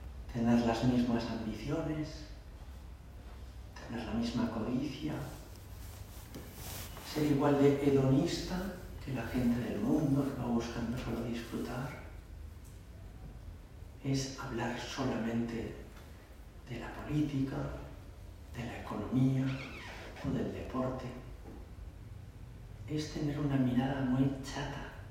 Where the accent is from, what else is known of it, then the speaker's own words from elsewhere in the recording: Madrid, Community of Madrid, Spain; Vivimos en Madrid, somos madrileños, somos españoles